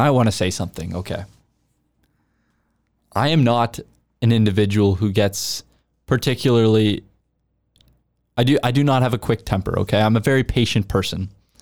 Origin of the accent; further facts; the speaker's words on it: Kingston, Ontario, Canada; I've been lucky enough to take part in something like that in my hometown of Kingston, Ontario